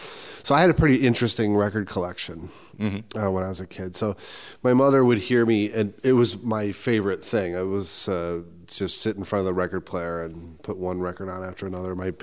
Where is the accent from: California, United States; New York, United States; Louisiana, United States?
New York, United States; Buffalo; Buffalo's my hometown